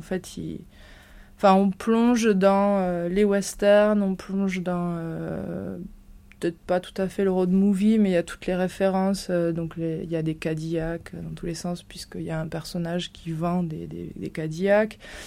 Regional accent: Mazamet, Occitanie, France; Je me souviens d'être allée à Castres, dans le Tarn, puisque j'ai grandi à Mazamé.

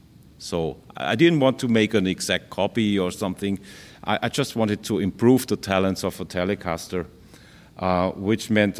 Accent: Germany; English is a second language; I'm Luthier from Germany. … I'm here on the invitation of Pierre Chornel.

